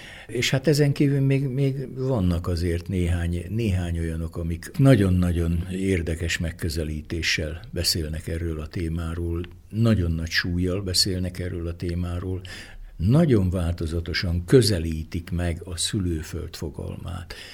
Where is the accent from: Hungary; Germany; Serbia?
Hungary; mert mi magyarok vagyunk, ezt ne szégyeljük soha kimondani